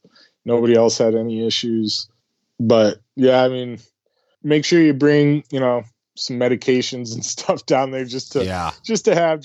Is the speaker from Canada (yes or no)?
no; South Dakota, United States; No, I grew up in South Dakota. But my dad was from Argentina originally.